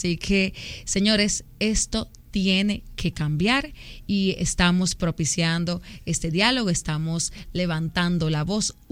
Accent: Dominican Republic; como somos cálidos los dominicanos.

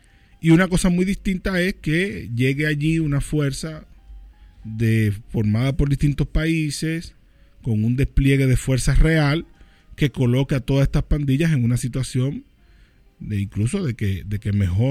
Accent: Dominican Republic; a nosotros como República Dominicana sabemos que nos genera presión migratoria

